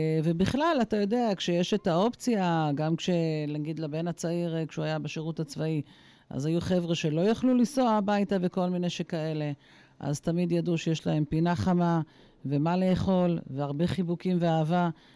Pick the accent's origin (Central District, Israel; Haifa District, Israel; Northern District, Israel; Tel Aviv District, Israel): Northern District, Israel; Kiryat Shmona; born there; ואני זוכרת בילדותי שהיו כל כך הרבה פעמים שהיינו מגיעים לישון אצלהם בראש פינה, כי אני ילידת קריית שמונה